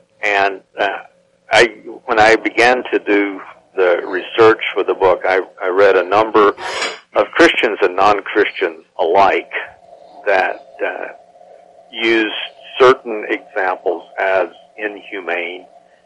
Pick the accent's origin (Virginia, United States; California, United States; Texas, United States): California, United States; Now, in my home state of California, there are all types of objections